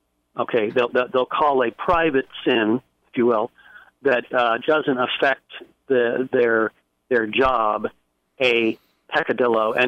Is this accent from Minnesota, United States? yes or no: no; Los Angeles, California, United States; and I grew up in Los Angeles